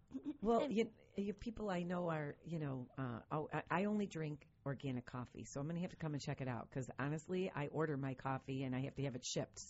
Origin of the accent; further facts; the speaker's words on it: North Tonawanda, New York, United States; I grew up in North Tonawanda. I went to school at North Tonawanda Senior High.